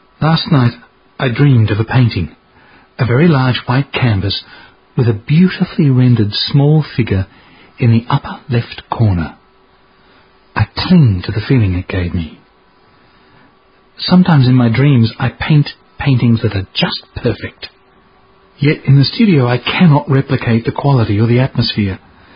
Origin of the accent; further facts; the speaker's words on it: Israel; now in Australia; Growing up in Israel, one's dreams were confined to a quarter acre. In Australia, 5 acres does not a farm make, but in my vocabulary, it's an estate.